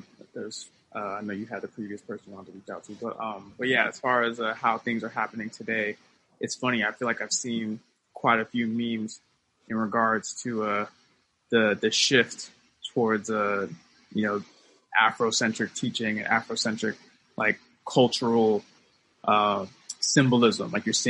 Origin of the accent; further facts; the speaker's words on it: United States; You know, as an American, I think as Ben Franklin put it